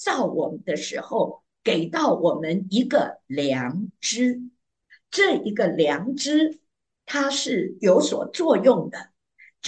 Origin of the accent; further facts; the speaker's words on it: China; 所以我们中国人是非常懂这个道理。